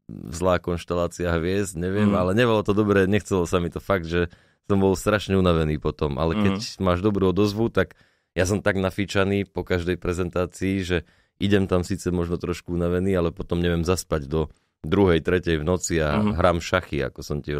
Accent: Banská Bystrica, Banská Bystrica Region, Slovakia; Na pive? Asi ako Banskobystričan. Ale keď už tak mimo Slovenska, alebo mimo Banskej Bystrici, tak skôr motorka ryba.

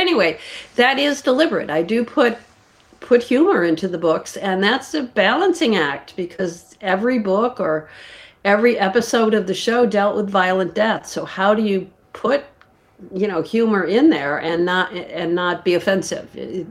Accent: Charlotte, North Carolina, United States; It takes place in my hometown in Charlotte, North Carolina.

